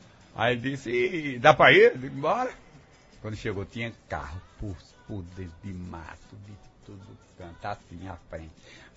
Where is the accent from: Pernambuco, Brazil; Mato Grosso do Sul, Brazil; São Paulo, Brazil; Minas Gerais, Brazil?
Pernambuco, Brazil; Serra Talhada; eu sou de Serra Talhada